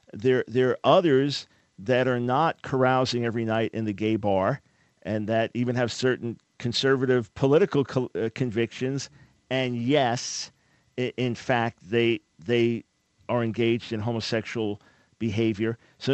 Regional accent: Long Island, New York, United States; Elmont, not far from where I grew up on Long Island.

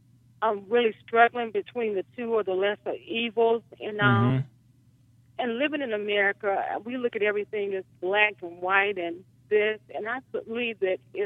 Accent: North Carolina, United States; Okay, I'm from North Carolina, and I have 6 kids.

